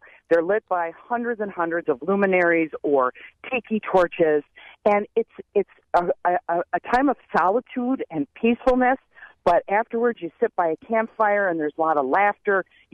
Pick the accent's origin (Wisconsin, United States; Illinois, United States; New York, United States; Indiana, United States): Wisconsin, United States; Beloit; my hometown has a place called Northwoods Confectionery, downtown Beloit